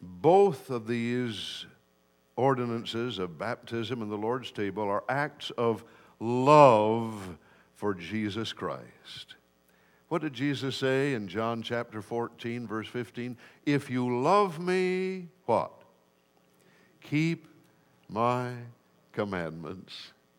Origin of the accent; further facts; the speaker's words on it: Michigan, United States; It's called the Big Mac Bridge in Michigan. I grew up in Michigan